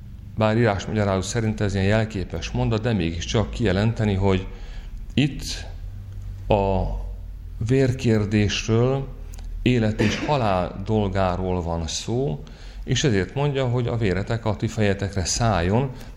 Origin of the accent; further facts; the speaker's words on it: Hungary; Magyarországon felnőve körülbelül azt tapasztaltam